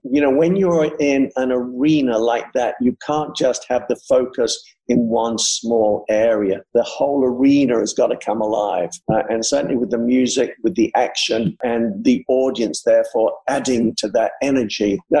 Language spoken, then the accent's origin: English; Liverpool, North West England, United Kingdom; Kenny and I came from the background. We grew up together in Liverpool since we were 12 years of age.